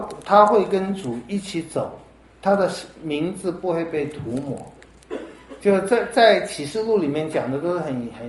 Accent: China; 那这我也想到有人说我们中国人最有这个毛病了

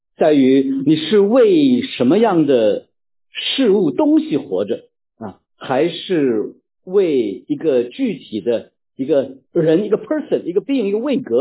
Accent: China; 我们来自中国大陆的弟兄姊妹对这个都很熟悉了解。

